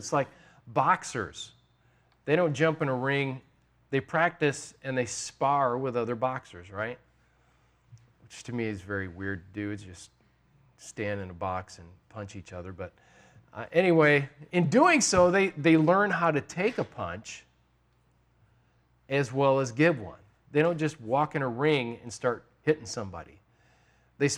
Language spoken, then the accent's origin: English; Illinois, United States; now in Pennsylvania, United States; Now, this is fun because I'm not from around here. I'm not from Western PA. I'm from Illinois.